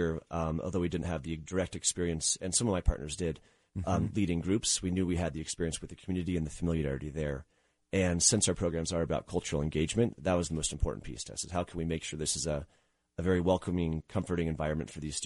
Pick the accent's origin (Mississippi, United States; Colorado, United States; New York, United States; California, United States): Colorado, United States; Denver; also born or lived in Texas; I went to East High School here in Denver. I'm not quite a Denver native. I was born in Texas.